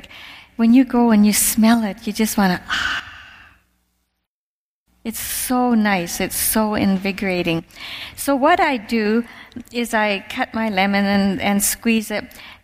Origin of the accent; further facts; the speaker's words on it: Ireland; I'm Irish. I like potatoes and you know that kind of stuff.